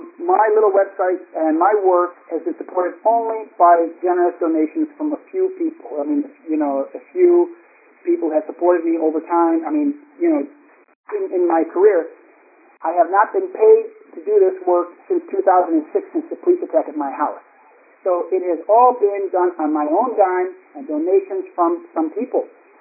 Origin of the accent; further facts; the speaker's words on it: Illinois, United States; the United States of America, where I grew up, doesn't have anything like this. In my hometown in Illinois, you know, my home state, we don't have buses